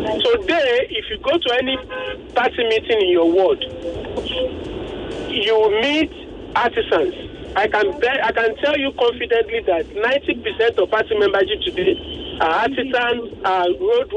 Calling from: Lagos, Nigeria; I'm calling from Lagos.

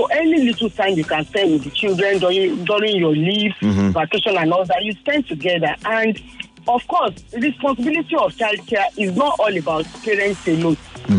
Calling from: Ikeja, Lagos, Nigeria; Yeah, I'm calling from Ikeja and I'm fine.

